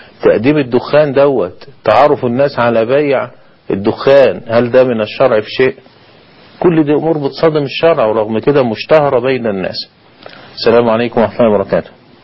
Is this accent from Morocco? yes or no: no; Egypt; يعني اذا كانت عندنا في مصر دلوقتي ال 100 جنيه ما تعملش حاجه